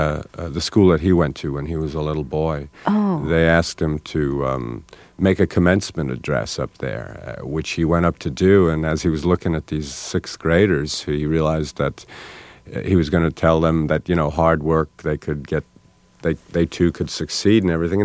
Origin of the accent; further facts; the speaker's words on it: New York City, New York, United States; I grew up in Queens